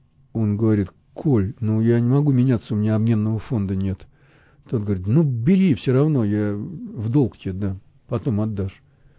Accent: Moscow, Russia; born there; Ну, я родился в Москве давным-давно. Еще в Советском Союзе.

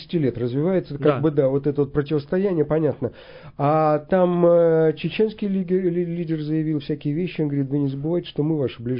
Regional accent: Kazakhstan; То есть я вообще из Казахстана, казах.

